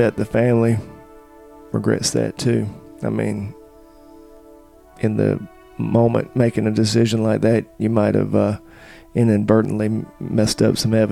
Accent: Raleigh, North Carolina, United States; Well, when I grew up in Raleigh, my family lived close together at one point.

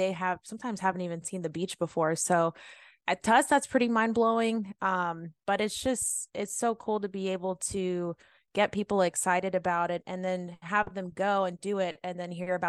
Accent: Kentucky, United States; born and raised in Kentucky.

